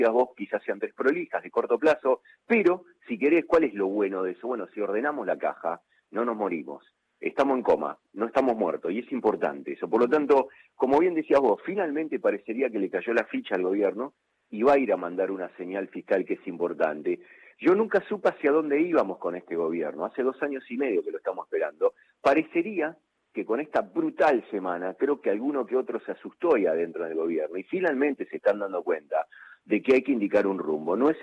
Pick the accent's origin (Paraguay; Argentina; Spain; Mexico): Argentina; así como somos los argentinos